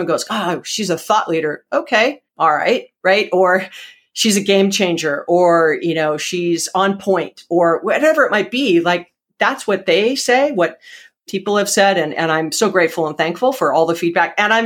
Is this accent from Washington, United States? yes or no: no; Hawaii, United States; I was a paddler, I'm from Hawaii, so I was a canoe paddler.